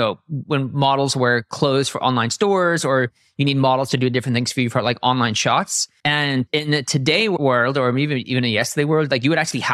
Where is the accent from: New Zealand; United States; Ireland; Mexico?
Ireland; I'm Irish.